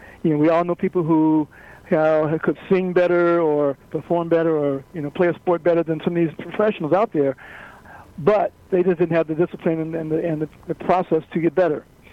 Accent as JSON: {"language": "English", "town": "Chicago", "region": "Illinois", "country": "United States", "tie": "born or raised there", "lives_now": "California, United States", "said": "I grew up in Chicago. I live in California now."}